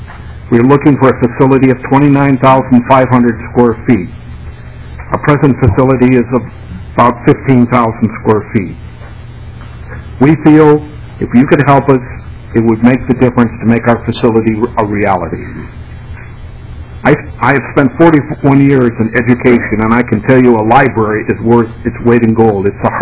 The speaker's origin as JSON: {"language": "English", "town": "Marshall", "region": "Minnesota", "country": "United States", "said": "from Marshall, Minnesota."}